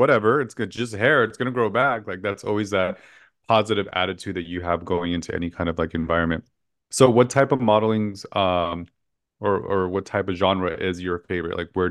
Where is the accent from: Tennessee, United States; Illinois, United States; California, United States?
California, United States; Los Angeles; born and raised in Los Angeles, always in the entertainment industry.